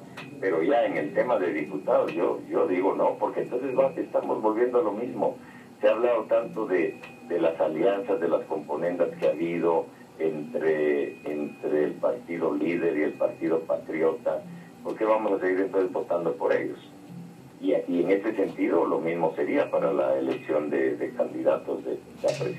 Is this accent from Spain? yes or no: no; Guatemala; sino sencillamente en mi punto de vista como ciudadano guatemalteco